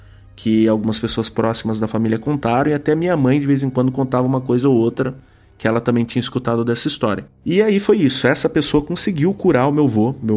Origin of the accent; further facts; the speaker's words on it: Itapeva, São Paulo, Brazil; born there; O meu avô, depois de muito tempo, foi pra Itapeva. É a cidade onde eu nasci